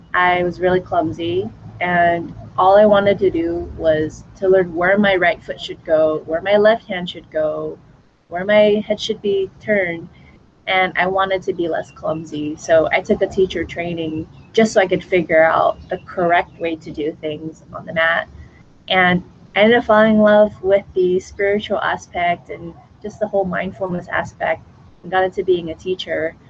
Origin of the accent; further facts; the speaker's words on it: Los Angeles, California, United States; now in Chiang Mai, Thailand; I'm from Los Angeles in San Francisco, but I am currently in Chiang Mai, Thailand.